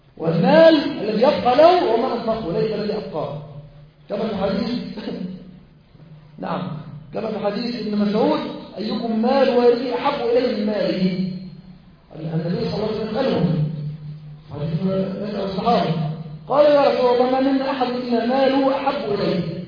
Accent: Egypt; وأن لا يجعل للكفار سبيلا علينا في بلدنا مصر أبدا.

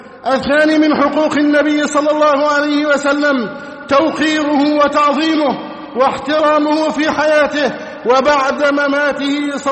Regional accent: Egypt; اللهم احفظ بلدنا مصر أمناً أماناً سخاءً رخاءً وسائر بلاد المسلمين

